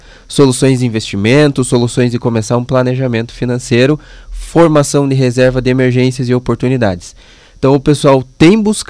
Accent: Passo Fundo, Rio Grande do Sul, Brazil; É, daqui de Passo Fundo. Nascido e criado em Passo Fundo.

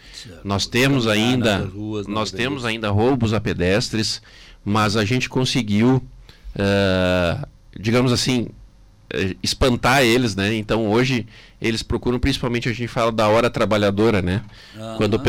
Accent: Passo Fundo, Rio Grande do Sul, Brazil; Eu sou morador de Passo Fundo, sou natural de Passo Fundo e considero a minha cidade segura.

